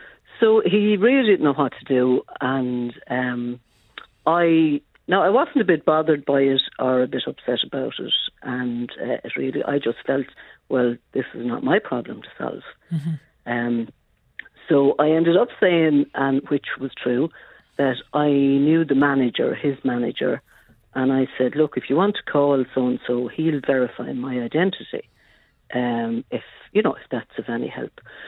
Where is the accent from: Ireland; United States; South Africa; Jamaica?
Ireland; also born or lived in Great Britain; I was born in Great Britain. I was adopted in Ireland at 6 weeks old, and I don't have any other information.